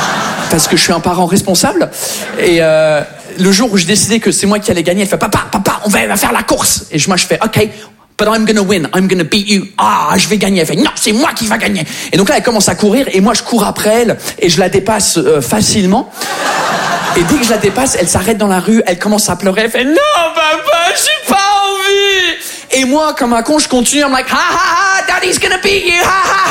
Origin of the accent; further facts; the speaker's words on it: England, United Kingdom; French is a second language; now in France; je suis anglais. Ça fait 15 ans que je suis là, ça fait 15 ans que j'essaye de maîtriser votre langue. Presque, je la maîtrise presque à 100%. Mon problème, c'est que j'ai maîtrisé l'accent, mais pas la grammaire.